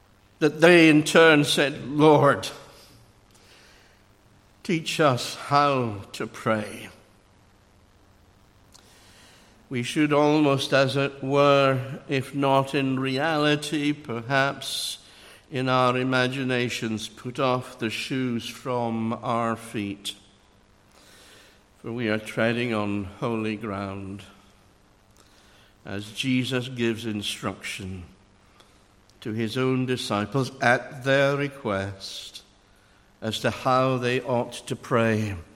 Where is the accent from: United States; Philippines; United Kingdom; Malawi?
United Kingdom; Edinburgh, Scotland; I come from Edinburgh. Don't hold that against me.